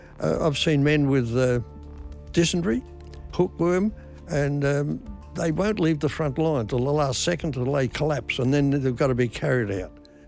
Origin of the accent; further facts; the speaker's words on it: Sydney, New South Wales, Australia; I was born in Haberfield in Sydney, and I grew up in Marrickville. That's where we lived for most of our life.